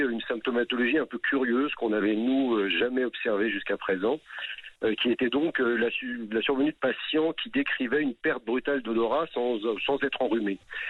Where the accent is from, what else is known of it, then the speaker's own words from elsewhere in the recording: France; On ne peut pas toujours dire que c'est parce qu'on est français et qu'on aime la bonne bouffe